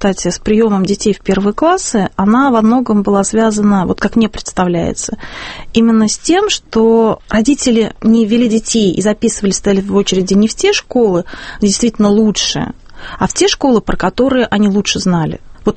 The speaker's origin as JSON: {"language": "Russian", "town": "Samara", "region": "Samara Oblast", "country": "Russia", "moved": "yes", "lives_now": "Moscow, Russia", "said": "Вот моя личная история переезда в Москву, я вообще из Самары"}